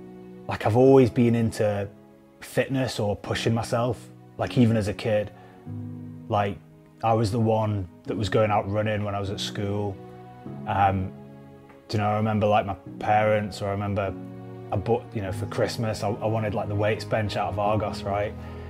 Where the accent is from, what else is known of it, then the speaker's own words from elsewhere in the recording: Preston, North West England, United Kingdom; I am ex-Special Forces, ex-SAS, and I come from Preston.